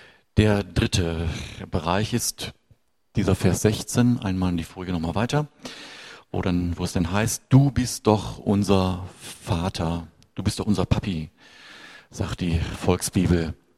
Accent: Essen, North Rhine-Westphalia, Germany; In meiner Heimatstadt in Essen sind im Jahr 2009 22 Kirchen und Gemeinden geschlossen worden.

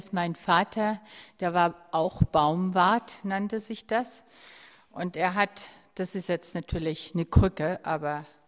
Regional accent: Baden-Württemberg, Germany; ich komme ja aus dem Schwäbischen.

